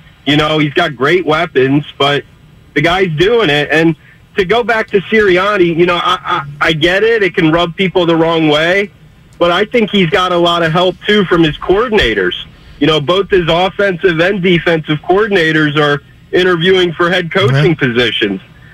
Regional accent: Philadelphia, Pennsylvania, United States; I'm from Philly originally

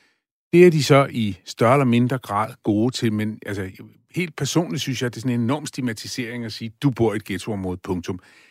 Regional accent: Søllerød, Capital Region of Denmark, Denmark; det er jeg vokset op i Søllerød, og om ikke en guldske, så i hvert fald en sølske i munden.

